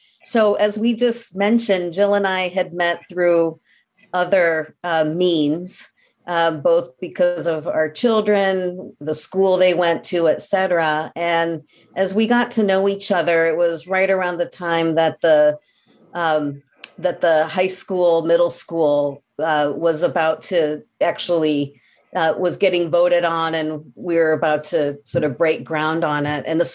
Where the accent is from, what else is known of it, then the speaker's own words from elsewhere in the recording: Midwest, United States; And we're both from the Midwest, and we found that out